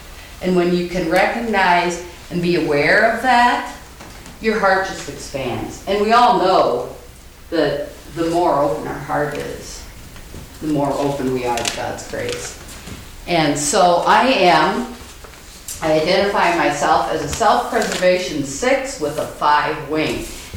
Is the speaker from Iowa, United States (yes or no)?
yes; Des Moines, Iowa, United States; I'm from Des Moines, Iowa.